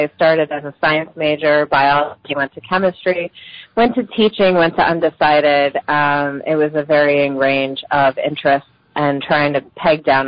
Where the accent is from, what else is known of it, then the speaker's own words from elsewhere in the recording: Pennsylvania, United States; now in Bethlehem, United States; I grew up in the Poconos, but I live in Bethlehem now.